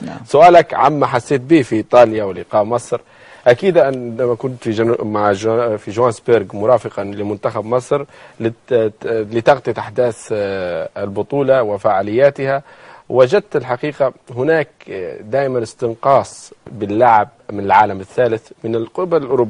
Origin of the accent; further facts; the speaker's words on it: Libya; أنا ليبي، ليبي.